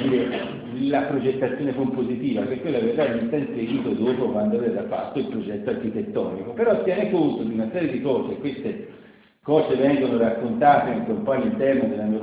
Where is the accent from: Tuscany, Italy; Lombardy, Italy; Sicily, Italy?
Tuscany, Italy; Lucca; io sono lucchese, sono toscano